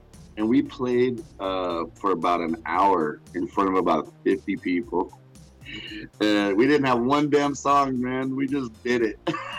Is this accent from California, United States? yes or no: yes; Long Beach, California, United States; and I grew up in Long Beach, and a bunch of my friends, they were in rap groups